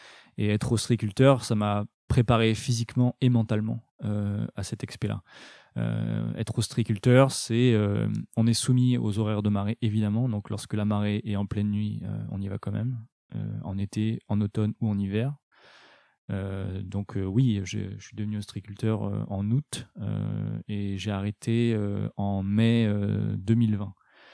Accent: Brittany, France; En tant que breton, je dois l'aimer.

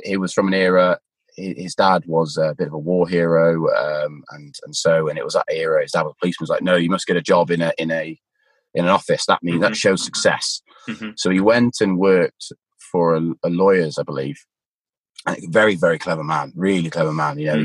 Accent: Cheltenham, South West England, United Kingdom; accent: Gloucestershire; So I was born in Stroud in Gloucestershire, and then I grew up in Cheltenham and Gloucester, really. So that's probably why my accent yo-yos between Gloucestershire and maybe pompous arsehole Cheltenham. I can say that because I'm from Cheltenham.

